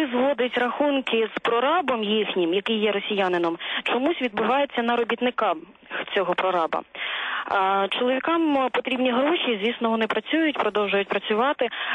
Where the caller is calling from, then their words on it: Volyn Oblast, Ukraine; я з Волинської області.